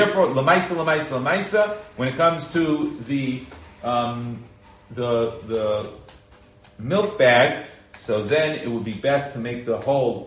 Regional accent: New York, United States; now in Israel; In regards to soda cans, so soda cans here, when I grew up in New York, everybody said that opening soda cans was usur. That wasn't the position here in Eretz Yisrael

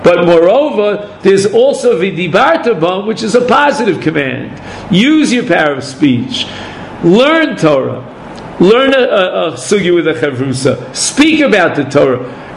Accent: United States; When I was brought up in America, the most famous popular phrase, the motto of America, was mind your own business.

